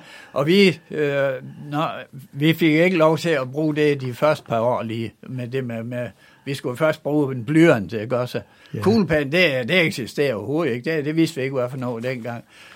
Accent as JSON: {"language": "Danish", "town": "Troldhede", "region": "Central Denmark Region", "country": "Denmark", "tie": "born or raised there", "said": "Jeg kommer fra Troldhede af. Der var mit barndomshjem."}